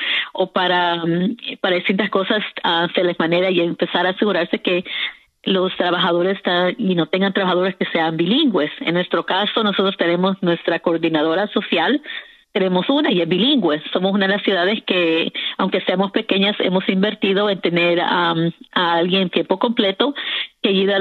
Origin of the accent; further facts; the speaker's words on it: El Salvador; now in Mount Rainier, United States; yo soy salvadoreña, nací en El Salvador. Yo nací en El Salvador, pero yo vivo en Mount Rainier, Maryland. Entonces, ese también es mi hogar. Entonces, yo soy de aquí, esta es mi ciudad.